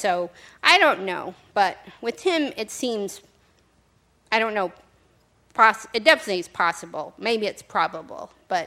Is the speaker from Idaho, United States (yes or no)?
no; Montana, United States; in my hometown, one of the founders of the town, his name was Nelson Story, and he became the richest man in the Gallatin Valley